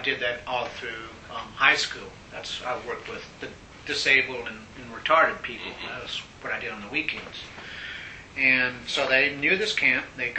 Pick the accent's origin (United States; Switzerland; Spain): United States; Dallas, Texas; now in Atlanta, United States; No, I'm from Dallas, Texas. That's where I was raised.